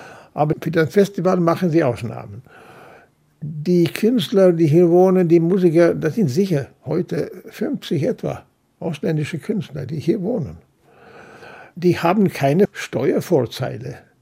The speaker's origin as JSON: {"language": "German", "country": "Sweden", "tie": "born or raised there", "second_language": "German", "said": "Ich bin ja in Schweden aufgewachsen, in den 30er und 40er Jahren."}